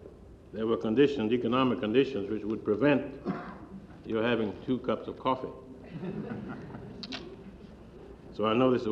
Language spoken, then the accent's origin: English; Virginia, United States; I grew up in the South. My background is Southern. Notice I didn't say Deep South. It's because I come from Virginia.